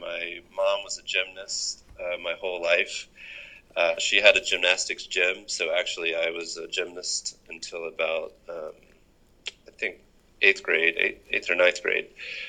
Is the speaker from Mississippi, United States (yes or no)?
yes; Natchez, Mississippi, United States; born there; Believe it or not, hearing my accent, I was born in the deep south, down in the Mississippi Delta in a little town called Natchez, Mississippi.